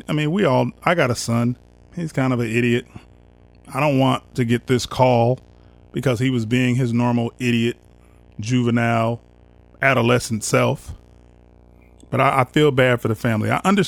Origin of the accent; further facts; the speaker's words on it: Wisconsin, United States; I grew up in Wisconsin. I know lots of people like that.